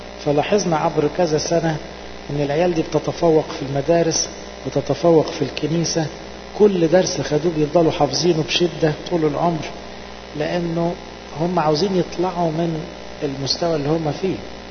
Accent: Egypt; نشهد للمسيح بالذات في بلادنا مصر والبلاد العربية.

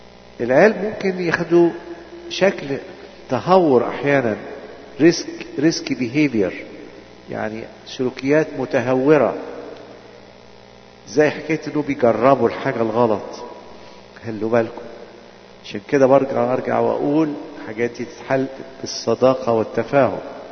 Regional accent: Egypt; now in Canada; احنا مش زي الناس الكنديين دول, ده احنا مصريين, احنا ما تعودناش على كده

